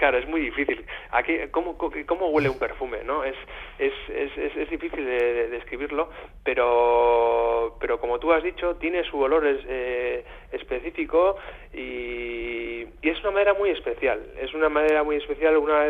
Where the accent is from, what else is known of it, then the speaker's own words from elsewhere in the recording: Irun, Basque Country, Spain; nosotros somos de Irún y estamos en contacto con Iparralde